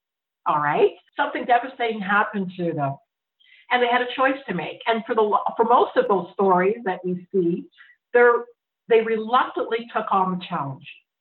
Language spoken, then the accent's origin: English; Ontario, Canada; I came from Ontario, but the feeling is the same, the feeling of being an alien.